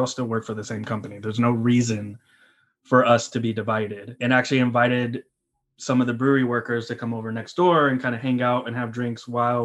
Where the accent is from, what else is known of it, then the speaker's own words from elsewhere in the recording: California, United States; Like I grew up in the Bay, moved to SAC, and then came back to San Francisco, got this job.